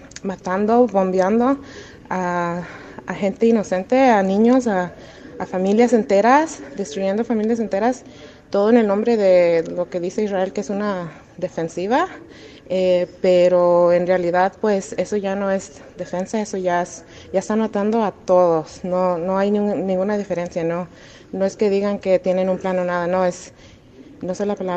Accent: Mexico; honestamente yo soy mexicana, yo he vivido muchas cosas, muchos traumas

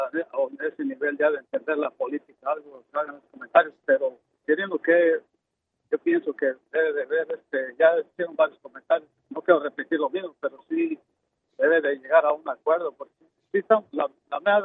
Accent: Mexico; Somos mexicanos, sí, pero hay otros grupos.

